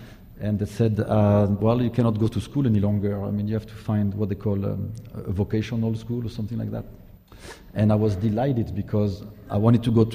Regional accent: Saint-Tropez, Provence-Alpes-Côte d'Azur, France; also born or lived in Antibes; However, I was born in Antibes, and I grew up in Saint-Tropez, and my grandmother was living in Cannes.

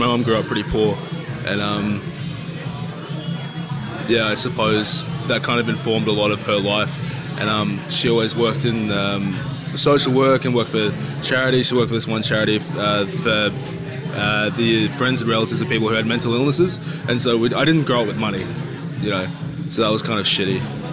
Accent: Sydney, New South Wales, Australia; I'm from the inner west of Sydney. So, it's like the really gentrified part of Sydney now.

